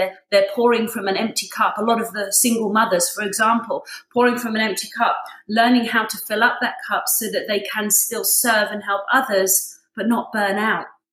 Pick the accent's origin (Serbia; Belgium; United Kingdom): United Kingdom; England; now in United States; I'm from England. And so it does mean that I have a little bit of a different technique. I didn't grow up in the South in America.